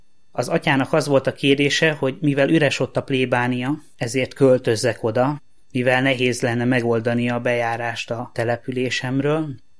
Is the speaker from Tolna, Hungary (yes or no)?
yes; Pincehely, Tolna, Hungary; Egy Tolna megyei faluba nevelkedtem fel, ennek a falunak Pincehely a neve.